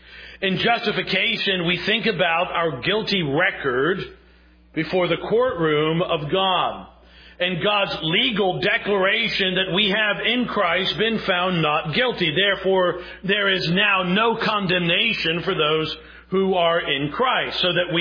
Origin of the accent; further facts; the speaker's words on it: Connecticut, United States; now in Virginia, United States; When I moved to Virginia from Connecticut, I got called the N-word. Because I was from the dreaded North.